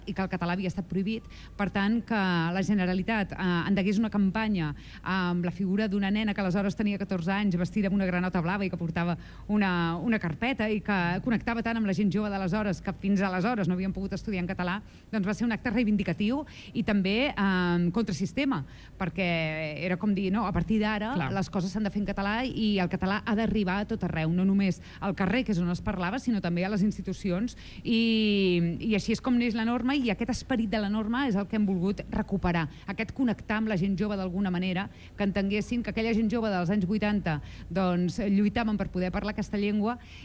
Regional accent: Catalonia, Spain; Som catalans i per tant pensem en català i per tant pixem, somiem i dormim en català

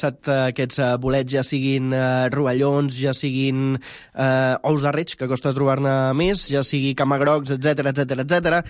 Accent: Catalonia, Spain; i perquè sóc català no em preguntis on.

